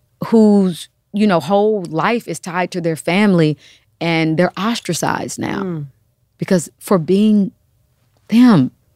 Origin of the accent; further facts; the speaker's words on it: Kansas, United States; imagine if I wasn't who I was and I was living in my hometown, mm-hmm. Kansas.